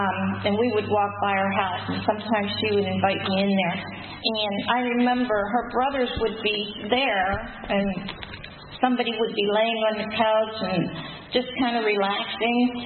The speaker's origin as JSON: {"language": "English", "town": "Pittsburgh", "region": "Pennsylvania", "country": "United States", "said": "I'm from East Liberty, and we used, in Pittsburgh"}